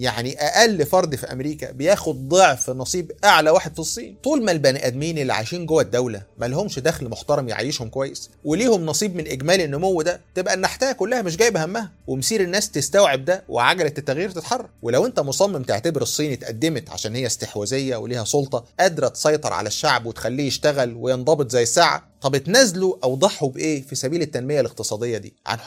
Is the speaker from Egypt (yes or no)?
yes; Egypt; طب هو إيه اللي حصل عندنا في مصر؟